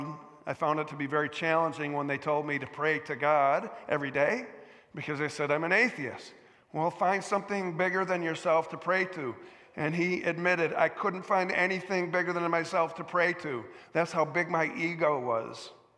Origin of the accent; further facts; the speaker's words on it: New York, United States; It's not narrow-minded to hop on a plane to fly to my hometown near Buffalo, New York.